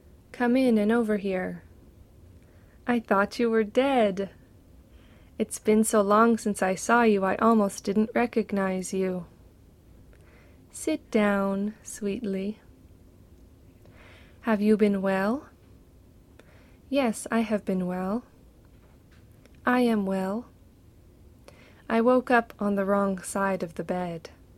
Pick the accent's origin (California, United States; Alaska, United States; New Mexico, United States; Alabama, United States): Alaska, United States; Kodiak; born there; My family are Akiak people and white people. I was born in Kodiak. I live in Kodiak. We live in Old Harbor.